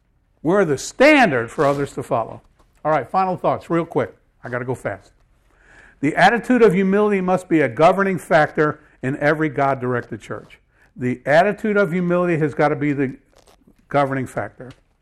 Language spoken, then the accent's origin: English; Connecticut, United States; Once I was in Connecticut and was seeing everything, my hometown has gone down the tubes.